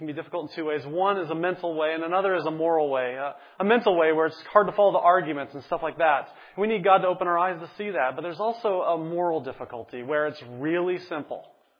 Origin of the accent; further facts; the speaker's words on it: Oregon, United States; I grew up in Oregon. And so as … in Oregon, our backyard was right next to just miles of thick forest.